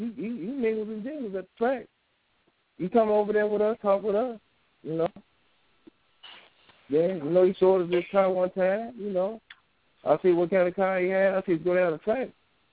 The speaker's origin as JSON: {"language": "English", "town": "Chicago", "region": "Illinois", "country": "United States", "tie": "born or raised there", "said": "Oh man, I'm from Chicago, man. Born and raised, all that they had that."}